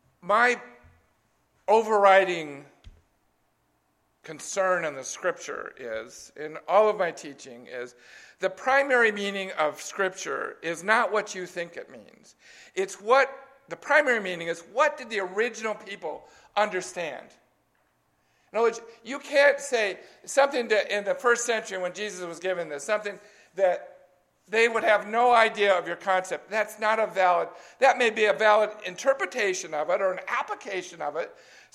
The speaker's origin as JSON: {"language": "English", "region": "California", "country": "United States", "tie": "born or raised there", "said": "I grew up in California, and you know the one thing I miss about California is the mountains."}